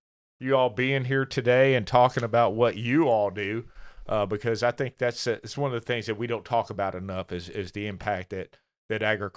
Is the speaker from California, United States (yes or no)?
no; Hopkinsville, Kentucky, United States; I grew up in Hoptown some, so it was Hopkinsville Milling Company, Sunflower and all that stuff